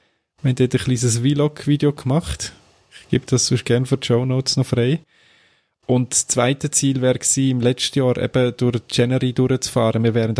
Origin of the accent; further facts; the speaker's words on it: Lausanne, Vaud, Switzerland; Wir haben wieder mal Winterolympiade gehabt bei uns in Lausanne.